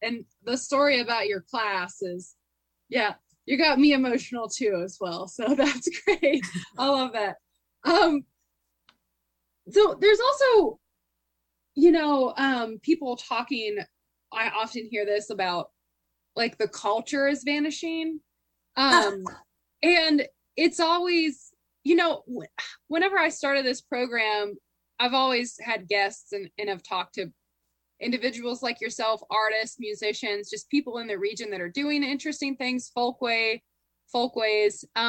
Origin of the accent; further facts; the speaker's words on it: Appalachia, United States; just being an Appalachian and being in this, like, arts and culture sector